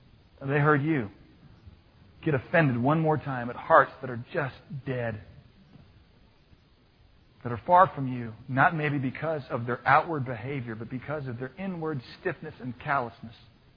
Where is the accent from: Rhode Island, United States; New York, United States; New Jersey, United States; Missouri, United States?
Missouri, United States; Kirkwood; I was growing up in Kirkwood, Missouri at North Glendale Elementary School, and they taught me that.